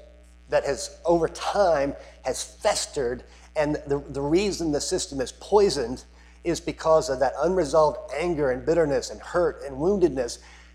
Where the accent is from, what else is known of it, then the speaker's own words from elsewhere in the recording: Florida, United States; And I grew up in Central Florida back in the late 50s and early 60s.